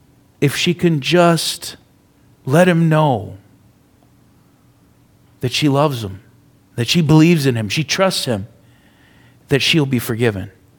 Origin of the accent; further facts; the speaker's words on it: United States; It's weird, but you know, I'm American. I don't get this stuff.